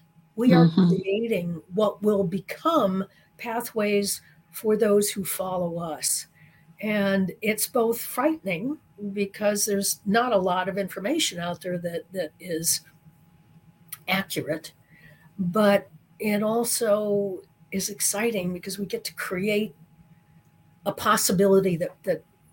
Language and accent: English; Chicago, Illinois, United States; grew up in Chicago in the early 1950s. I'm adopted.